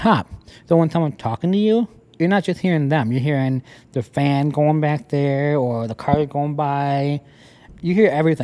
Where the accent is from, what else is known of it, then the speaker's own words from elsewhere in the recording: Winona, Minnesota, United States; born there; I was born here in Winona.